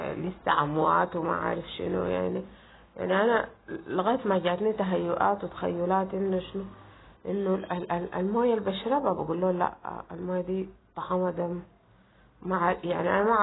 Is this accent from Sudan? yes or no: yes; Sudan; now in Egypt; نتمنى انه بلدنا السودان ينعم بالأمن والسلام